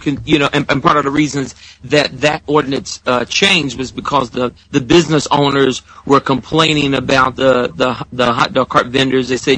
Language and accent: English; Detroit, Michigan, United States; So I flew to Detroit, which is my hometown, and got with some friends of mine and recorded the song